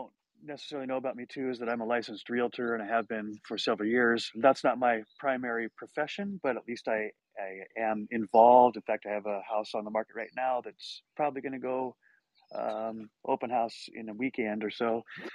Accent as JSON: {"language": "English", "region": "Montana", "country": "United States", "tie": "born or raised there", "said": "So the fact that we can raise two children in Southern California in a single family home is nothing short of a miracle. And I grew up"}